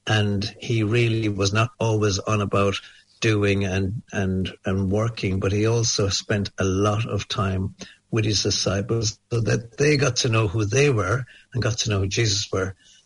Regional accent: Ireland; now in New Zealand; I'm from Ireland, and I've been in New Zealand for the last 20 years. Grew up in Ireland in the 60s and 70s, come from a family of 14 children, siblings.

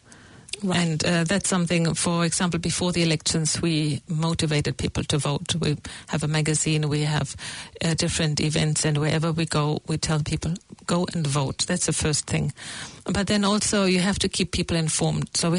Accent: Germany; I grew up in Germany, very close to the former GDR border, to the German Democratic Republic

